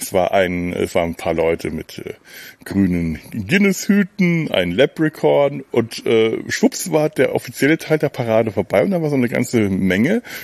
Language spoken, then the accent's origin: German; Cologne, North Rhine-Westphalia, Germany; wie ich als Kölner vor 26 Jahren erfreut feststellen durfte